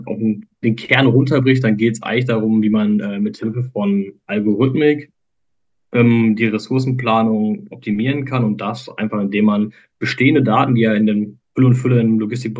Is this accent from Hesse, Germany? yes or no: no; Paderborn, North Rhine-Westphalia, Germany; born there; 30 Jahre alt, einer der beiden Co-Founder von CargoCast. Bin gebürtiger Paderborner, also da, wo jetzt CargoCast auch sitzt.